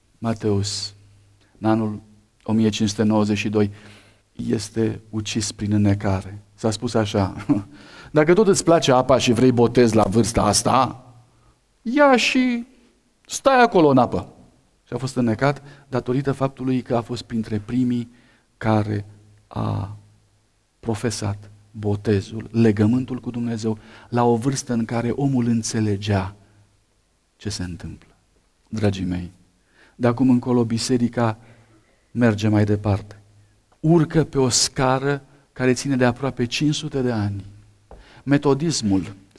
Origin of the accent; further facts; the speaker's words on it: Transylvania, Romania; De asemenea, pentru noi, așa cine suntem aici din Transilvania, se pare că contribuie la izbucnirea răscoalei de la Bobâlna.